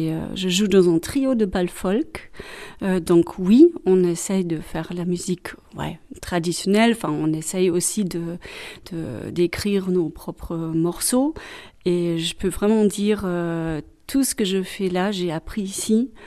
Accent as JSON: {"language": "French", "town": "Tübingen", "region": "Baden-Württemberg", "country": "Germany", "said": "je viens de Tübingen en Allemagne du Sud. Je suis venue ici la première fois en 2018"}